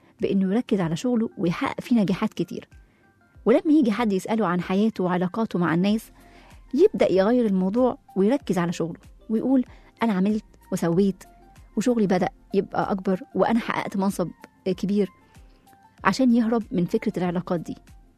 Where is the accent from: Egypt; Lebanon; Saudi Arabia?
Egypt; وإحنا بقى كمصريين شاطرين قوي في الحتة دي.